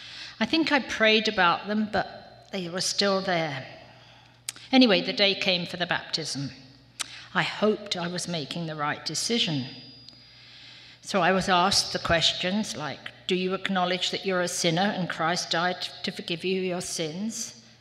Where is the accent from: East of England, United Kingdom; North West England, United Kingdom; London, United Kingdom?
London, United Kingdom; born there; in case you don't know from my accent, I was born in England, in London. And I was blessed to grow up in a Christian home. My family attended a big inner city Baptist church.